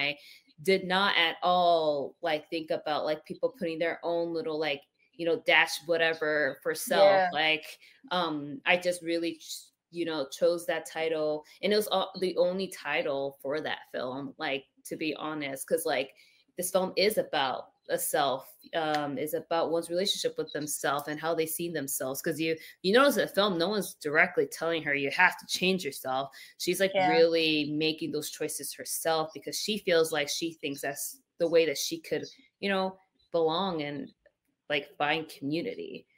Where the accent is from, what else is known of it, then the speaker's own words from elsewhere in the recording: Arizona, United States; And I know it's not Twitter anymore, but I grew up in Arizona.